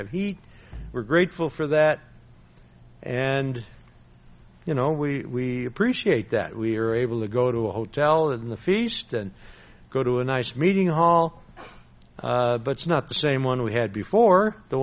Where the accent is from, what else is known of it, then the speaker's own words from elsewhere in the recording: Lombard, Illinois, United States; The house I grew up in Lombard, down here in Chicago area.